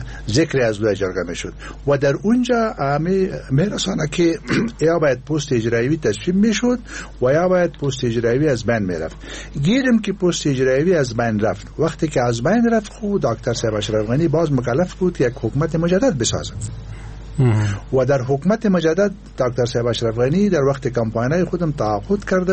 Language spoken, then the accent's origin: Persian; Afghanistan; ما یک افغان هستم